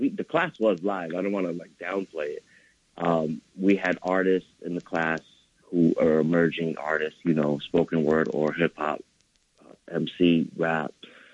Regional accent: Boston, Massachusetts, United States; I'm from Boston originally. My dad is from New York

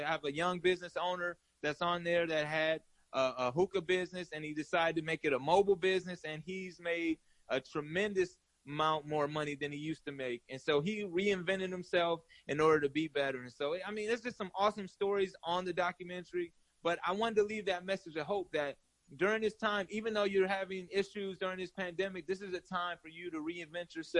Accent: Milwaukee, Wisconsin, United States; moved away as an adult; My hometown is, I'm a proud Milwaukeean. So I grew up in Milwaukee until I was in my 20s

